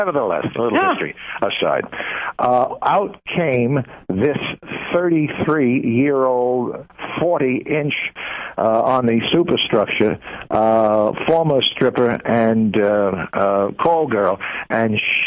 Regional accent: Brooklyn, New York, United States; I'm from Brooklyn. The only horse I ever rode was on a merry-go-round.

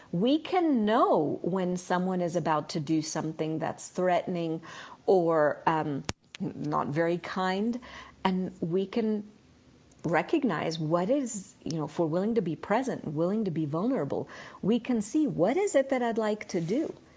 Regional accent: Israel; And I grew up in Israel. You always had to protect yourself over there.

